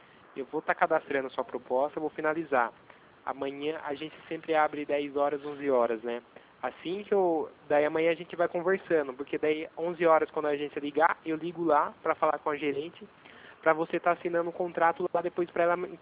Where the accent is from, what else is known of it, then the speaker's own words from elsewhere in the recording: Itatiba, São Paulo, Brazil; eu sou de Itatiba, né?